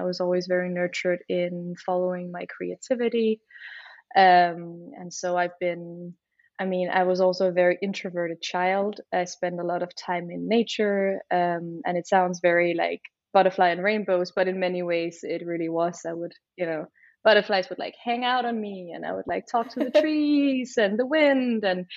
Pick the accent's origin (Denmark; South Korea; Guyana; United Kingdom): Denmark; Copenhagen, Capital Region of Denmark; also born or lived in United States; I am from Copenhagen. I spent nearly 10 years in the States and moved back here to the mother and the fatherland about 6 years ago.